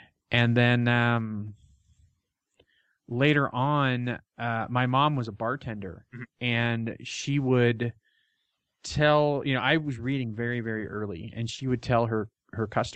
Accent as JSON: {"language": "English", "town": "Chicago", "region": "Illinois", "country": "United States", "tie": "born there", "said": "And I was born in Chicago, so we had WGN."}